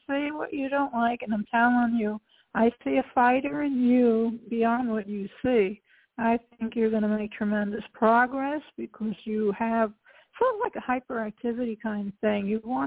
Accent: New York, United States; I'm from New York.

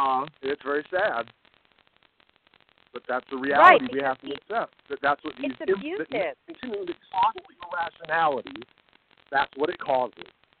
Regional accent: Fairfield, Iowa, United States; My mother was Polish, and she was Catholic. So as I was growing up in Fairfield, Iowa, they took us to the Episcopal Church.

